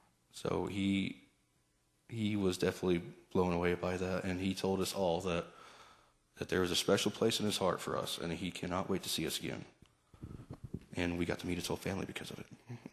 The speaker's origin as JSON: {"language": "English", "region": "Kansas", "country": "United States", "tie": "born or raised there", "said": "this is my first time leaving the country. And growing up in Kansas, and I was just all, America!"}